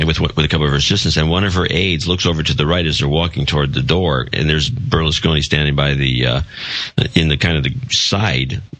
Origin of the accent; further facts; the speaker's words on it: United States; I don't follow the game because I'm an American.